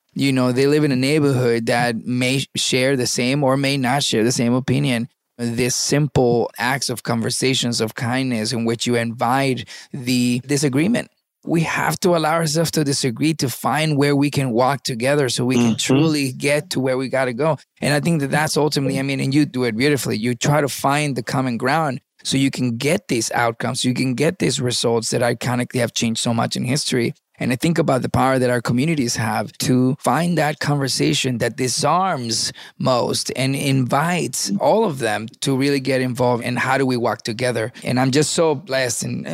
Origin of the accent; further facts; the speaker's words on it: Venezuela; also born or lived in Miami, United States; now in United States; I was born in Miami and I was raised in Venezuela. When I came back to the United States, you know, I was a citizen.